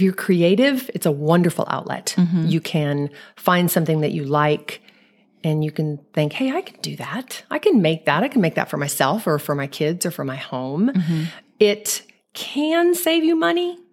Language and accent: English; Illinois, United States; I'm from Illinois, small farming community. 4-H was huge.